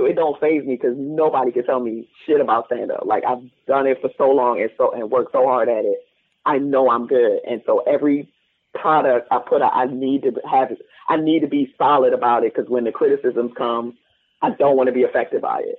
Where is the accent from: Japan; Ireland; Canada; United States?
Ireland; I'm from Ireland.